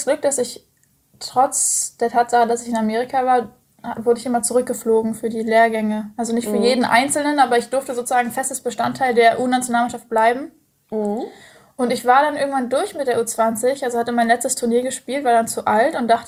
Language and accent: German; Hesse, Germany; aus der Nähe von Frankfurt, ich wollte eigentlich nie zurück nach Hause, aber ich muss sagen, es hat mir auch gut getan, sozusagen Deutschland auch wieder schätzen zu lernen.